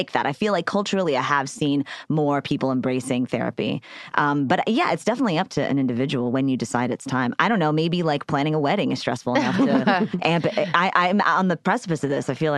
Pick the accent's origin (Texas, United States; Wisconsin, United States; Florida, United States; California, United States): Texas, United States; I mean, I know growing up in Texas, like, I didn't know anybody who was in therapy, anybody.